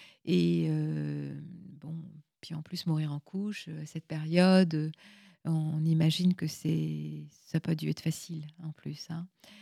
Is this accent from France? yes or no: yes; Lorient, Brittany, France; born there; je suis née à Lorient, puisque mes parents se sont rencontrés, ont vécu, vivent toujours dans la région de Lorient.